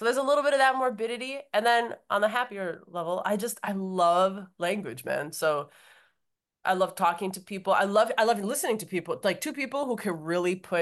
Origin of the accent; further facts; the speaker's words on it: Minneapolis, Minnesota, United States; also born or lived in New York; So I grew up in Minneapolis. And I split my time now between Minneapolis and New York.